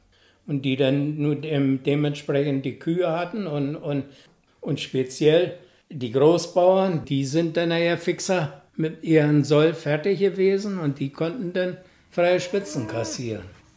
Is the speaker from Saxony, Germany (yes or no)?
no; Fürstenwerder, Brandenburg, Germany; also born or lived in Prenzlau; geboren in Prenzlau, aufgewachsen in Fürstenwerda.